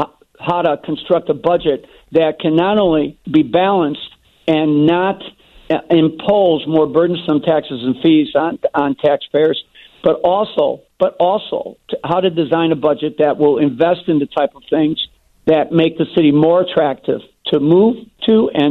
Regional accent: Chicago, Illinois, United States; I grew up in the Roseland-Pullman area.

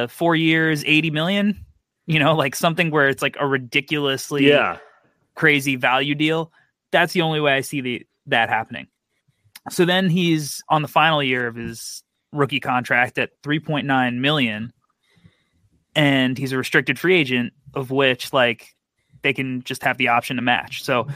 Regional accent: New York, United States; I'm really interested as a New Yorker for the Dallas-Utah series.

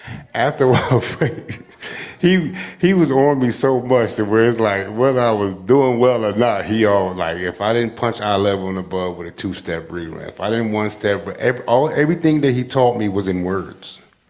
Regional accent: New Jersey, United States; because, you know, I'm from New Jersey, so I was able to go back and forth home.

